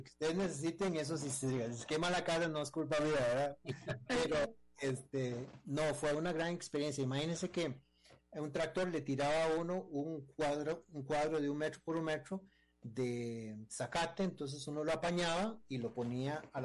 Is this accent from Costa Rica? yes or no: yes; Costa Rica; no solamente yo me fui, sino nos fuimos 4 personas de Costa Rica